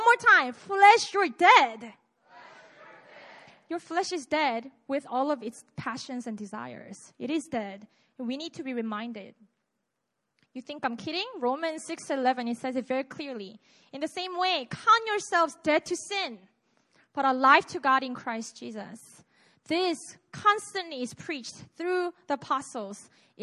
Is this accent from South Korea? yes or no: yes; Busan, South Korea; Anyways, I'm from Busan, so I've had it like multiple times.